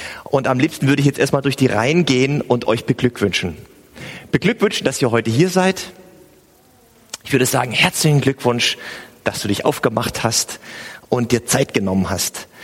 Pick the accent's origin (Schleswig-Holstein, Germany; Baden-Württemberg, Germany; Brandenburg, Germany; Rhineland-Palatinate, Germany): Baden-Württemberg, Germany; Stuttgart; Ich bin in Stuttgart aufgewachsen und da gibt es das Cannstatter Volksfest.